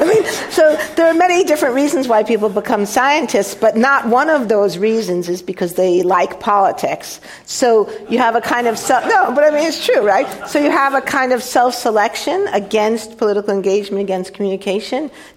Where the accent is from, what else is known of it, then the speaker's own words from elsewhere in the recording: United States; in the 1960s, growing up in the United States, if you were able to do science, you were strongly encouraged to do that.